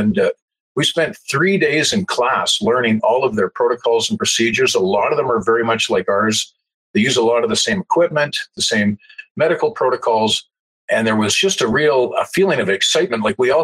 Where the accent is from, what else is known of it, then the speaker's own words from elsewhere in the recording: Calgary, Alberta, Canada; I grew up in the Jewish community in Southwest Calgary